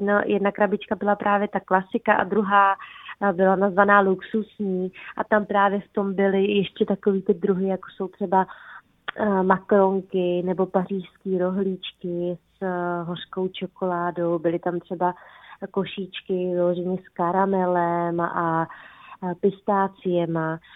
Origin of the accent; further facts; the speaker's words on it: Bohemia, Czechia; Já si myslím, že u nás v Čechách jsme pořád spíše jako tradičnější